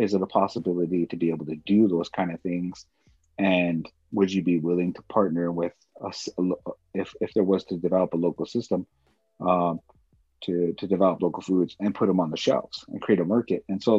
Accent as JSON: {"language": "English", "town": "Pine Ridge", "region": "South Dakota", "country": "United States", "said": "I am Ogla Lakota from the Pine Ridge Indian Reservation here in the southwest part of the state of South Dakota."}